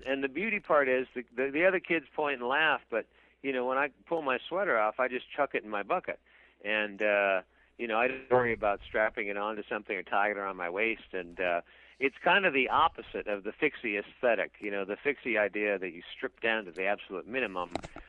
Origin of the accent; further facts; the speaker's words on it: Boston, Massachusetts, United States; now in San Francisco, United States; When I came here from Boston, and the Boston winters are hard and cold, but the Boston summers are pretty heavy and tropical also.